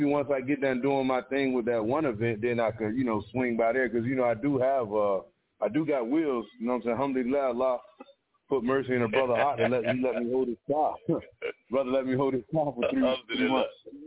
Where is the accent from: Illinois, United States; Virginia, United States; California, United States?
Virginia, United States; Norfolk; I came from, I am from Norfolk, Virginia. I have come up in an area of Norview, which is, you know, a highly drug-infested area, a lot of gang and activity and things of such.